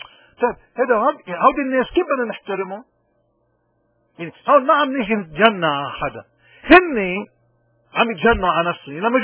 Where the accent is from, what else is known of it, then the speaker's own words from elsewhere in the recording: Lebanon; اذا احنا اليوم كلبنانيين هذا خيارنا